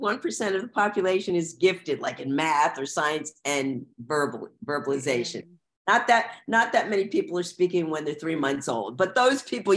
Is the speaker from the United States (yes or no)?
yes; New Jersey, United States; like I'm from New Jersey, close to New York, an out there style and be good